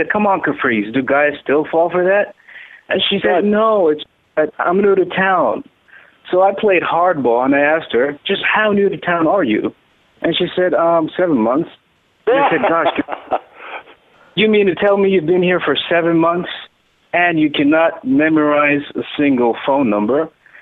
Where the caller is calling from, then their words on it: Sudan; I'm calling from Sudan, and I'm 30 years young.